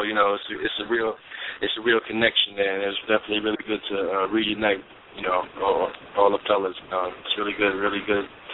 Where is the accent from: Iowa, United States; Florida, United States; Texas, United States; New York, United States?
New York, United States; Staten Island; Well, we're all from Staten Island, New York. Most of us are related.